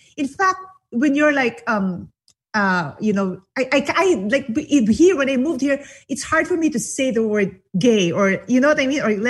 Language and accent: English; Philippines; English is a second language; I'm from the Philippines, by the way. English is my second language.